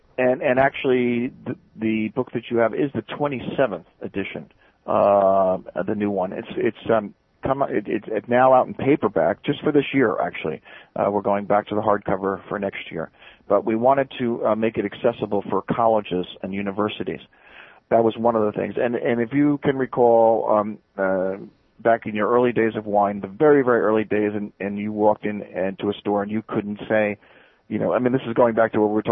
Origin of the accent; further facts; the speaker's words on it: United States; It shouldn't be me saying it because I'm an American.